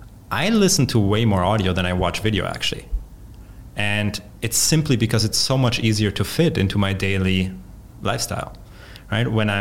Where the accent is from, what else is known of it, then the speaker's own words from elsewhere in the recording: Austria; So for the name, the Polish pronunciation would be … because I grew up in Austria, the German pronunciation is